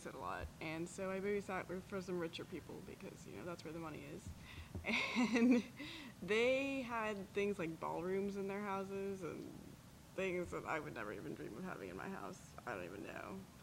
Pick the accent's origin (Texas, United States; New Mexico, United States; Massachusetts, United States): New Mexico, United States; Roswell; Generally, I like saying I'm from Roswell because it's like Roswell, New Mexico, and that's pretty exciting.